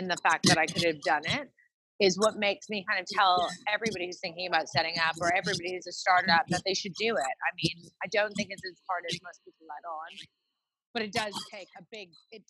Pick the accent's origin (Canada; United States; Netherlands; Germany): Canada; now in London, United Kingdom; I am a Canadian living in London.